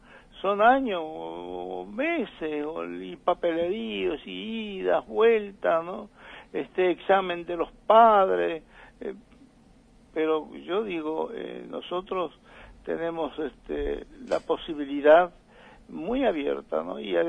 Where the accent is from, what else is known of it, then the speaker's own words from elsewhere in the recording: Argentina; como argentinos